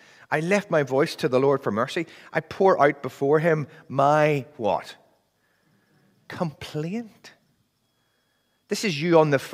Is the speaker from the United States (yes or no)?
no; Northern Ireland, United Kingdom; now in England; I came over to England from Northern Ireland. You've worked out I'm not from England, haven't you? You've worked out. I came over here in 1997